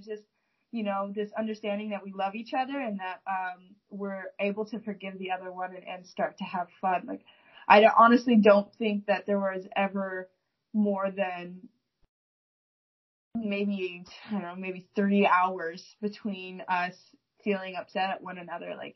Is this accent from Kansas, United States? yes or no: no; Yakima, Washington, United States; now in Seattle, United States; I grew up in Yakima, Washington. I was on the east side of the state. And I moved to Seattle my freshman year of high school.